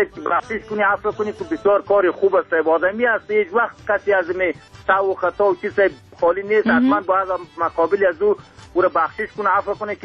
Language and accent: Persian; Afghanistan; ما که پشتو زبان است